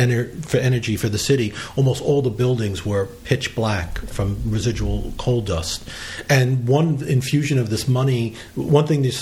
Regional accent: Brooklyn, New York, United States; born there; I was born in Brooklyn. Glasgow was also a shipping town like Brooklyn uh-huh. once was, and I was born in Red Hook, which is where they used to build ships.

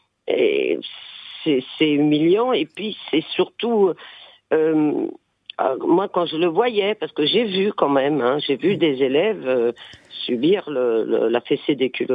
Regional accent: Savigny-sur-Braye, Centre-Val de Loire, France; j'ai 55 ans. Et je vous parle d'une anecdote de mon enfance quand j'étais en CE1, CE2, dans Loir-et-Cher, à Savigny-sur-Braye.

